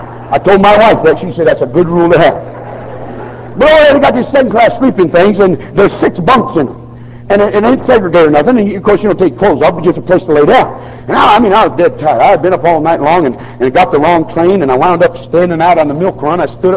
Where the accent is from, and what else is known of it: United States; born there